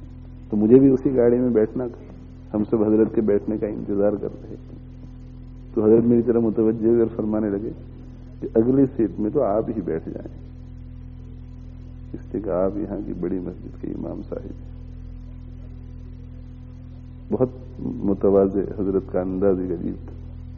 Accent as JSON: {"language": "Hindi", "region": "Gujarat", "country": "India", "lives_now": "England, United Kingdom", "said": "एक तालिब इल्म हूं, इंग्लैंड से हाजिर हुआ हूं, असल गुजरात का रहने वाला हूं"}